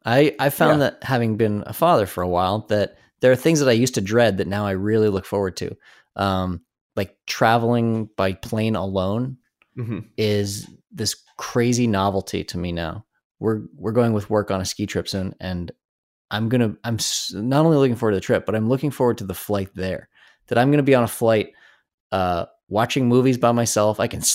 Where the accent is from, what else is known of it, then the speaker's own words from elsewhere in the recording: Colorado, United States; okay, I'm from Colorado. I grew up skiing and snowboarding.